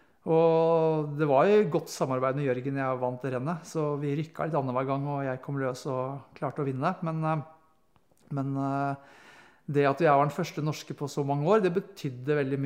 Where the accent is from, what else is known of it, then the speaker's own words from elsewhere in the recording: Tønsberg, Vestfold, Norway; Jeg vokste opp i Tønsberg, først på Eik, og så flyttet vi, bygde hus, moderen og faderen på Husvik. Flyttet dit etter hvert, når jeg var, ikke ble i andre klasse, begynte på Husvik skole.